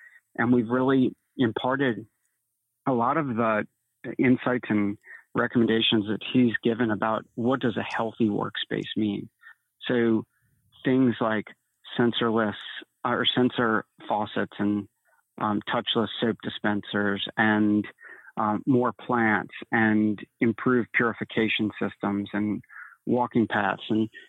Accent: New Orleans, Louisiana, United States; I have this nostalgia for streetcars growing up in New Orleans.

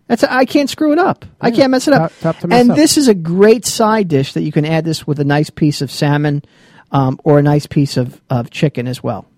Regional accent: Georgia, United States; But we're from Georgia, so we're partial

